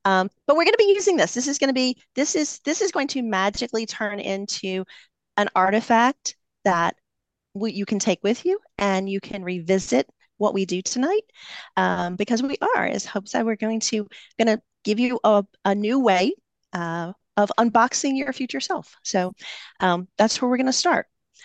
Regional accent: the South, United States; You can give me some extra syllables. I'm from the South.

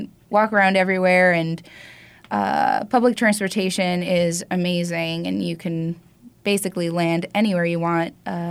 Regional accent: Mexico; English is a second language; also born or lived in Utah; So I've lived all over. I grew up in Mexico originally in a very big metropolis. It's a town known for its industrial

